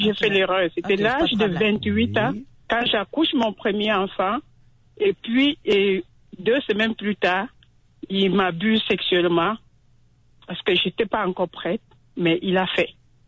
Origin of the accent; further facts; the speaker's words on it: Cameroon; now in Canada; parce que je viens du Cameroun, mais c'est un sujet vraiment tabou là-bas. Donc, c'est quand je suis au Canada